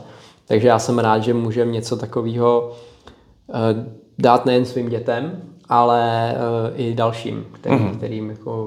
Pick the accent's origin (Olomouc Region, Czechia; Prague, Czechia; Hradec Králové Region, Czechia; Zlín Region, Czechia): Hradec Králové Region, Czechia; Hradec Králové; my jsme z Hradce Králové